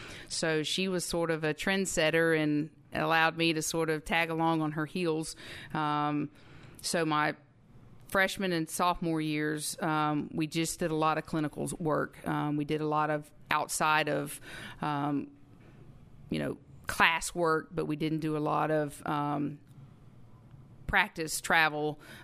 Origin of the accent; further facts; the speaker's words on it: Pensacola, Florida, United States; University of West Florida, which was in my hometown, was ranked really high in the NAIA standings.